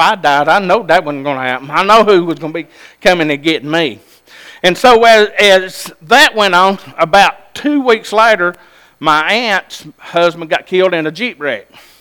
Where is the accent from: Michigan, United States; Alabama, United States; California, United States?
Alabama, United States; in my life, I was brought up on Sand Mountain, and we was kind of brought up tough.